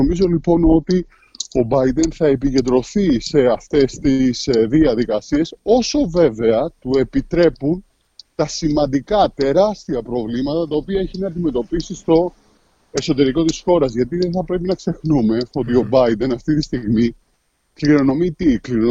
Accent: Greece; Είμαι από τους Έλληνες πανεπιστημιακούς

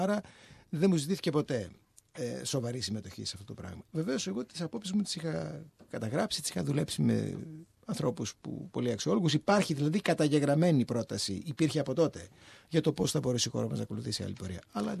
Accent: Naousa, Central Macedonia, Greece; Είμαι Μακεδόνας από καταγωγή, από πολλές γενιές.

